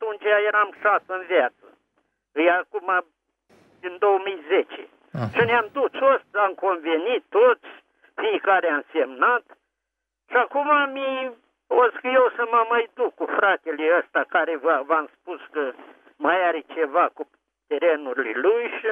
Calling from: Piatra Neamț, Neamț County, Romania; Sunt din Piatra Neamț.

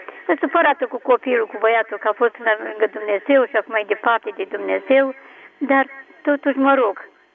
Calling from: Chitila, Ilfov, Romania; și sunt din Chitila.

